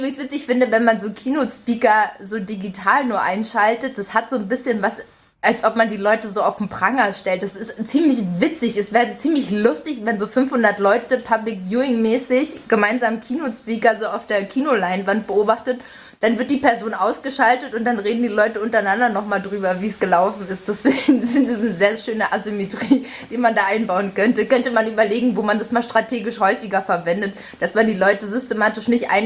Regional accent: Berlin, Germany

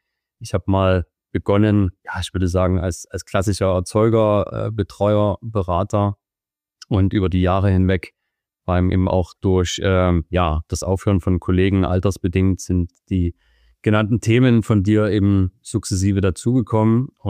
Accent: Chemnitz, Saxony, Germany; born there; mittlerweile 34 Jahre alt, komme ursprünglich gebürtig aus Karl-Marx-Stadt, der Stadt mit 3 O. War, glaube ich, 18 Tage nachdem ich geboren bin, dann die Umbenennung in Chemnitz.

